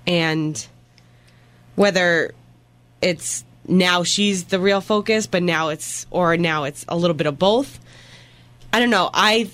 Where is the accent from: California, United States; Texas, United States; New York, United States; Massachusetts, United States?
Massachusetts, United States; Boston; I thought it was a great date, and not just saying because I'm from Boston, but...